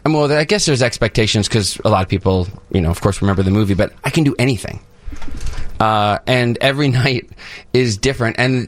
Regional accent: Northbrook, Illinois, United States; I was 9 years old. I grew up in Northbrook here, and I played baseball.

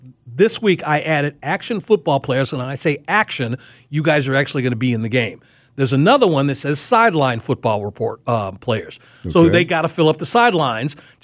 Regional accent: Chicago, Illinois, United States; I'm from Chicago.

